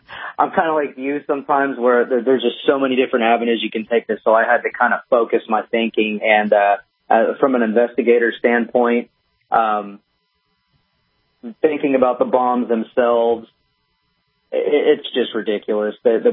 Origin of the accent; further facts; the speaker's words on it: Missouri, United States; You see, I'm from Missouri.